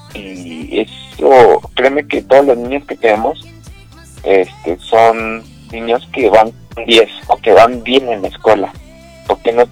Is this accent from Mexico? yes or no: yes; Mexico; tristemente entrábamos como mexicanos, no como nacionales peruanos